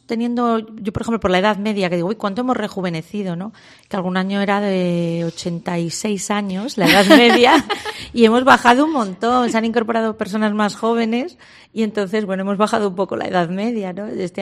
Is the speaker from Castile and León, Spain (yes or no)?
yes; Ciudad Rodrigo, Castile and León, Spain; ya sabemos de dónde sois los de Ciudad Rodrigo, ¿no?